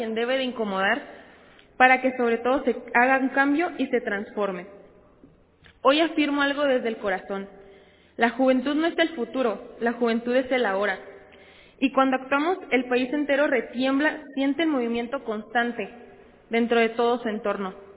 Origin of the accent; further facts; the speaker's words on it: Puerto Peñasco, Sonora, Mexico; tengo 19 años, soy orgullosamente sonorense, del lindo Puerto Peñasco, Sonora, donde el desierto y mar topan